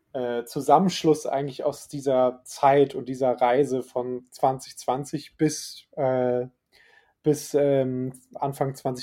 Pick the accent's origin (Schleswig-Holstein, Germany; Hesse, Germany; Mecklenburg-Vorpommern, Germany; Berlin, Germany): Schleswig-Holstein, Germany; also born or lived in Hamburg; ich bin in Hamburg geboren, Schleswig-Holstein groß geworden. So, das ist so mein Background.